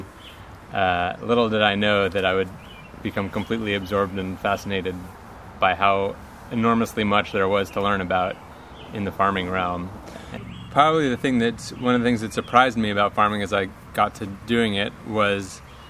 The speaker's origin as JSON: {"language": "English", "town": "New York City", "region": "New York", "country": "United States", "tie": "born or raised there", "also_born_or_lived": "Washington, D.C.", "said": "And I was born in D.C., grew up mostly in Manhattan"}